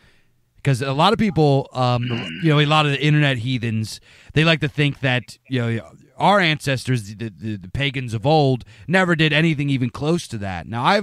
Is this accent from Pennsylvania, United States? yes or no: yes; Pennsylvania, United States; I'm from Pennsylvania. Shepherd's pie is something that we do.